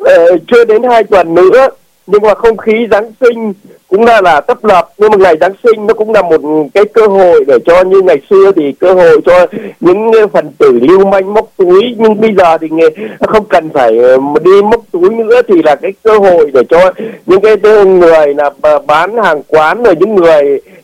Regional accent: Hải Dương, Vietnam; không có một cái ngày lễ nào ở miền Bắc hiện nay nói chung và riêng quê hương Hải Dương tôi nói riêng, nói chung là Việt Nam nói

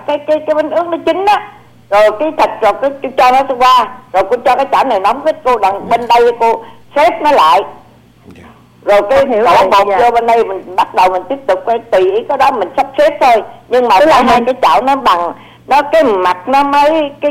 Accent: Southern Vietnam, Vietnam; Tôi là người Nam.

